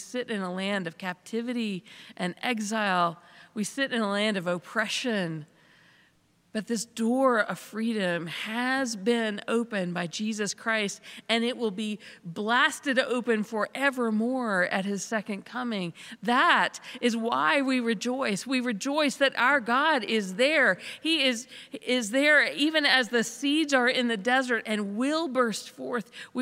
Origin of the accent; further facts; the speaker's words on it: the South, United States; now in Pittsburgh, United States; As a Southerner, I'm still trying to get used to Pittsburgh winters.